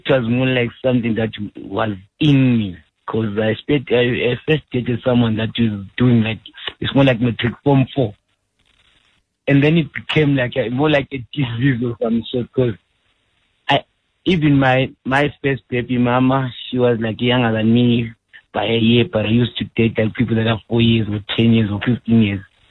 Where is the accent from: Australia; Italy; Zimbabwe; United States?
Zimbabwe; I'm from Zimbabwe